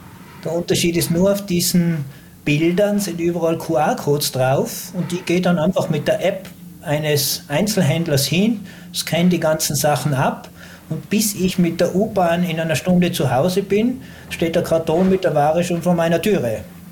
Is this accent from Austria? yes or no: yes; Tyrol, Austria; Aber als Tiroler haben wir natürlich die Chance